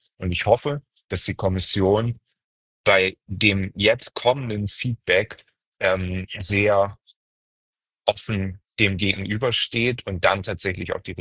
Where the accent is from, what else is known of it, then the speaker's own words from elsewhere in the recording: Northern Germany, Germany; Ich komme ja aus Norddeutschland, wie du weißt.